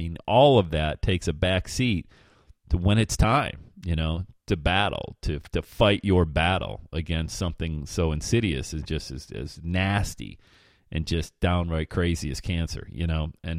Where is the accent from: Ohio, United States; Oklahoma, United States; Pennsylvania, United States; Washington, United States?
Pennsylvania, United States; Bradford; And I grew up in Bradford, PA. So we got all the Buffalo news channels up there.